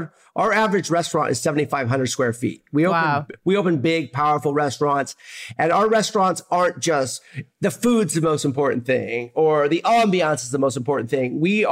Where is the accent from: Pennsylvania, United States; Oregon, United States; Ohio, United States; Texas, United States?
Oregon, United States; But my brother and I just signed a lease on our place up in Oregon. I'm so excited to go back to my hometown and show them what we do.